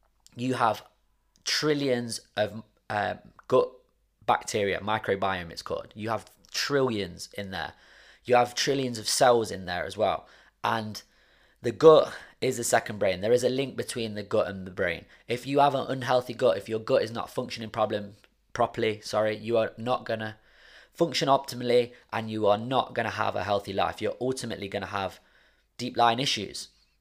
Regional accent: Nottingham, East Midlands, United Kingdom; Jane is based here in my hometown of Nottingham in the UK.

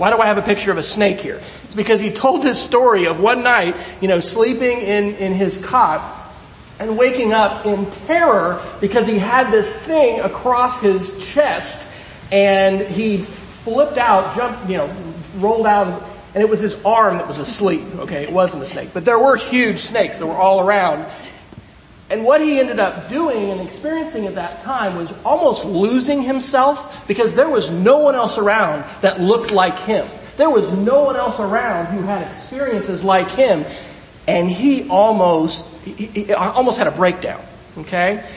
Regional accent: Kansas, United States; also born or lived in Arizona / Alabama / Colorado / Texas; I was born in Arizona, then we moved to Alabama, then we moved to Colorado. I lived in Texas, I lived in Mississippi, and finally Kansas.

